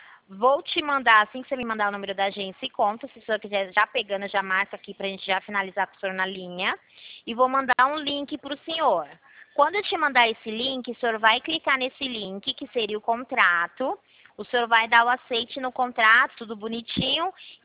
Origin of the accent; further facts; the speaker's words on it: Campinas, São Paulo, Brazil; Eu sou aqui de São Paulo, de Campinas.